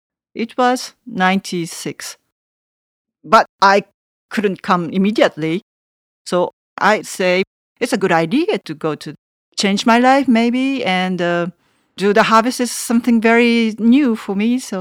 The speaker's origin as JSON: {"language": "English", "region": "Tokyo", "country": "Japan", "second_language": "English", "moved": "yes", "lives_now": "Savigny, France", "said": "A big city like Tokyo, I'm from Tokyo. So big city to Savigny, small village, it was a very big change for me."}